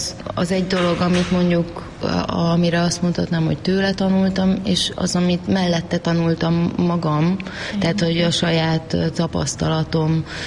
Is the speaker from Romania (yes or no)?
yes; Târgu Mureș, Mureș County, Romania; born or raised there